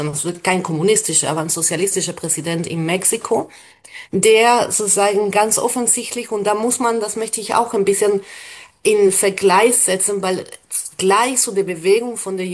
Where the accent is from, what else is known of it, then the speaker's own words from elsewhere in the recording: Argentina; German is a second language; sag ich komme ja aus Argentinien